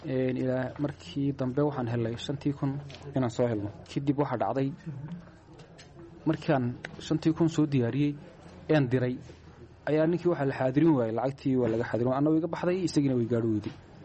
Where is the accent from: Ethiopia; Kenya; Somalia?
Somalia; Borama, Awdal; waxaan ahay nin reer Boorama